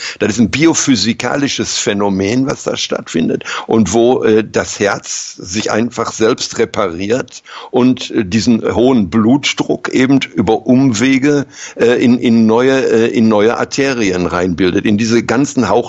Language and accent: German; Germany; also ich bin Deutscher